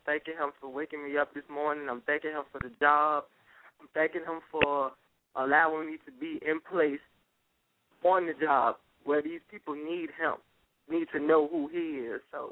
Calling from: Richmond, Virginia, United States; I'm calling from Richmond, Virginia.

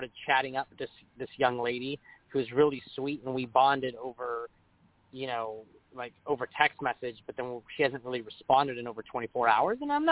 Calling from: California, United States; I'm calling from California.

